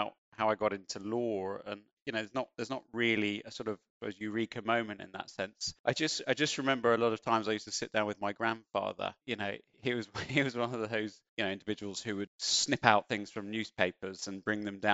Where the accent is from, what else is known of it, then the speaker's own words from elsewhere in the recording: East of England, United Kingdom; I was brought up just outside in the home counties out in Hertfordshire. You know, growing up in Hertfordshire